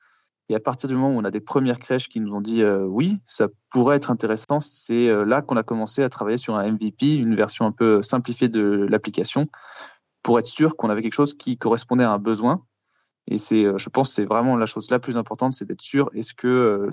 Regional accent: Paris, Île-de-France, France; moved away as an adult; now in Luxembourg; Je viens de Paris à l'origine

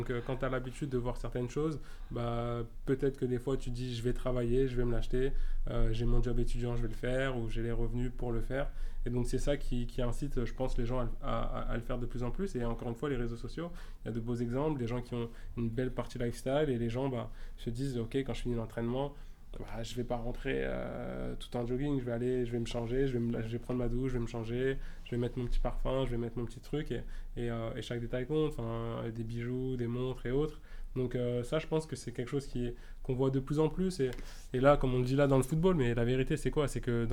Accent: Paris, Île-de-France, France; je suis parisien. J'ai grandi dans le 15e.

